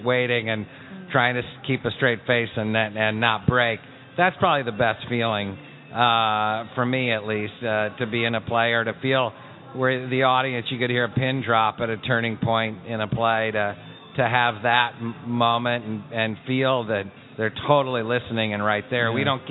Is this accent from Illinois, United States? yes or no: yes; Chicago, Illinois, United States; Hey, I'm from Chicago. I'm great.